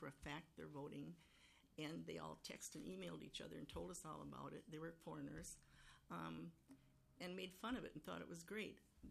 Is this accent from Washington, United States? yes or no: yes; Bremerton, Washington, United States; born there; I was born in Bremerton, Washington.